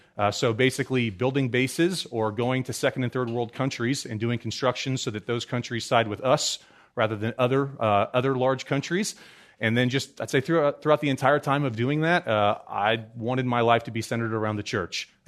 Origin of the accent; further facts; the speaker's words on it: California, United States; I'm born and raised in Central Coast, California, so I love San Luis Obispo. I think it's the most beautiful place in the entire world, and I'm only slightly biased.